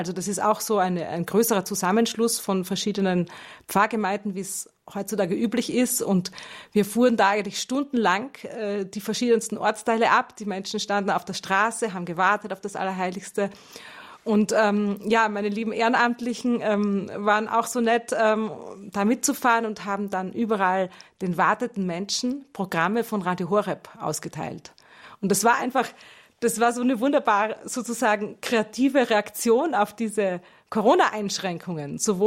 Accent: Austria; now in Germany; ich bin gelernte Deutsche. Das kam mir so der Gedanke, ich kenne mich doch in Deutschland schon bald besser aus als in meiner Heimat Österreich.

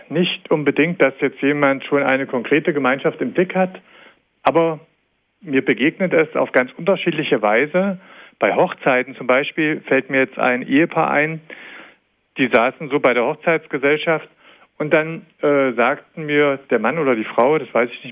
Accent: Thuringia, Germany; als Jugendlicher im Eichsfeld auch aufgewachsen

